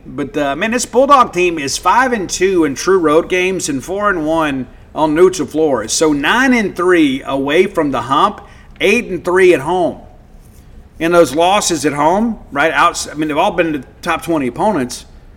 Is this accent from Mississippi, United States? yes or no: yes; Mississippi, United States; Maybe you're a little more frou-frou than me. I'm from South Mississippi.